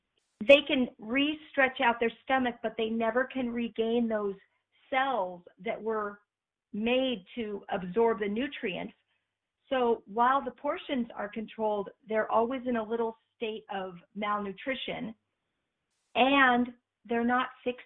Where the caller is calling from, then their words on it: California, United States; I'm calling from Central California.